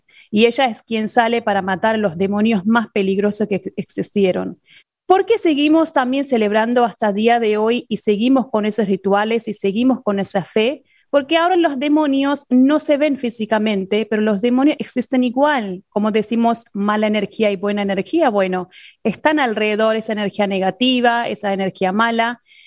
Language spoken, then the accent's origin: Spanish; North India, India; Yo te puedo contar lo que hacemos en el norte, de donde soy yo